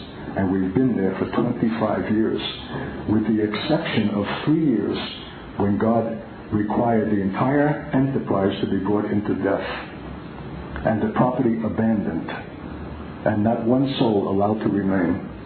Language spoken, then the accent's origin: English; New York, United States; born there; I'm a New Yorker by birth. I'm a city slicker.